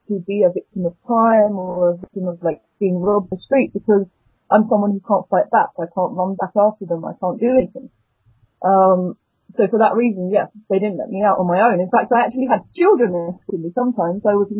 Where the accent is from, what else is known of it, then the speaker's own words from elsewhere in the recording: England, United Kingdom; So I told her I'm from England.